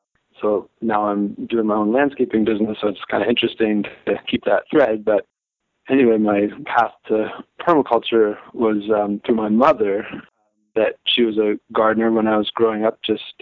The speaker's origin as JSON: {"language": "English", "town": "Ann Arbor", "region": "Michigan", "country": "United States", "tie": "born or raised there", "said": "so I grew up in Ann Arbor, Michigan, and grew up in a townhouse in a large community."}